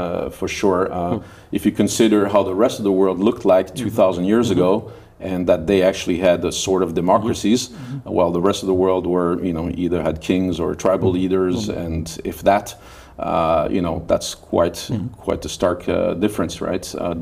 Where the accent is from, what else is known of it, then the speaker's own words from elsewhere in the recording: Sweden; I grew up in Sweden